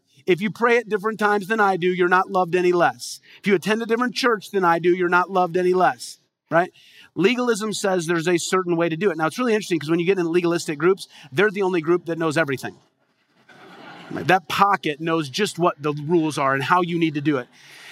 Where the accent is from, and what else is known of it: Midwest, United States; born or raised there